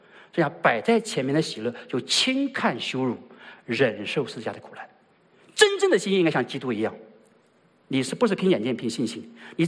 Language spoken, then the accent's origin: Chinese; China; 我们中国人说士可杀不可辱